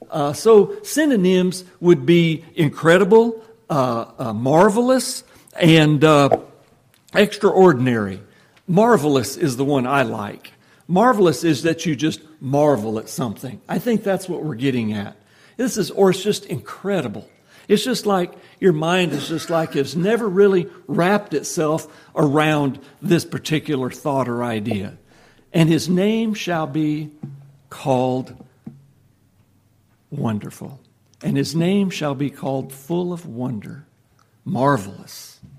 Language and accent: English; Nebraska, United States; You know, I grew up in Nebraska